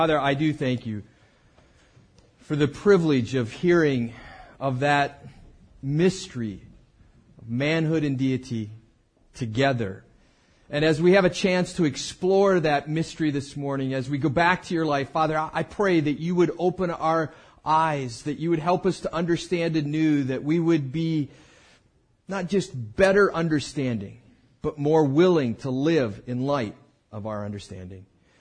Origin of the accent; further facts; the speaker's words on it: Marshall, Minnesota, United States; I grew up in Marshall, Minnesota. The only thing of any note in Marshall, Minnesota is Schwan's ice cream.